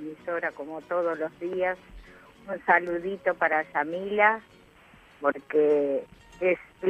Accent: Florencio Varela, Buenos Aires Province, Argentina; now in Chicago, United States; soy de Florencio Varela, pero vivimos en Chicago.

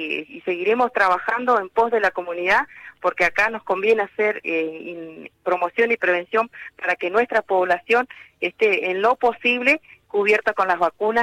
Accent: Ingeniero Jacobacci, Río Negro, Argentina; No, yo soy de Ingeniero Jacobacci en la provincia de Río Negro, más o menos a 170 kilómetros de Gastre.

